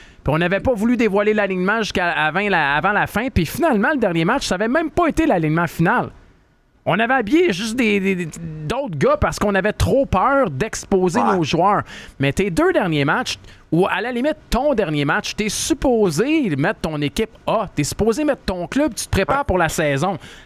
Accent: Montreal, Quebec, Canada; Moi, je suis Canadien de Montréal

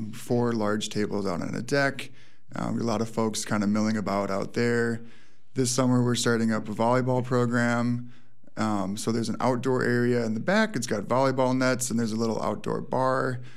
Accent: Prairie du Chien, Wisconsin, United States; So yes, Wisconsin native. And I'd been living outside of Gay's Mills for a while, but seasonally

